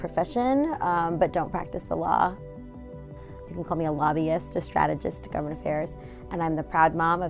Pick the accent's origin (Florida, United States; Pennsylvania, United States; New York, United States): New York, United States; I was born and raised in New York, New York. Right, so the first person in my entire family born in the US